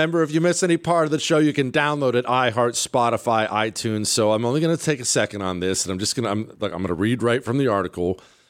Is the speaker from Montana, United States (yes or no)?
yes; Bozeman, Montana, United States; I grew up in Bozeman, Montana. And Bozeman was a lot smaller back then than it is now.